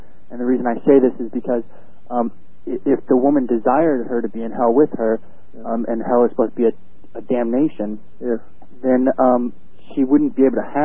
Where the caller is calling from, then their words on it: Carbondale, Illinois, United States; I'm calling from Carbondale, Illinois.